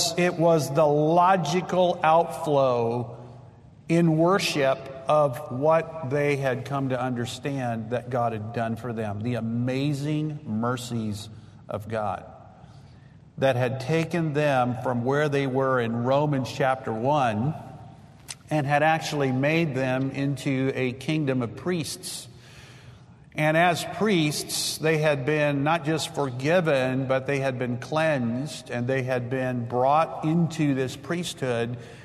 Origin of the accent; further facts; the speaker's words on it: Texas, United States; moved away; also born or lived in Greenville / Wisconsin / Minnesota; I grew up in South Texas.